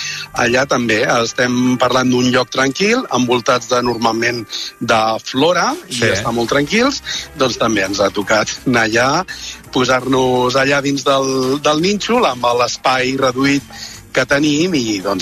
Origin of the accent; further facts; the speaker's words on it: Garriguella, Catalonia, Spain; Estem a Alt Empordà, Alt Empordà.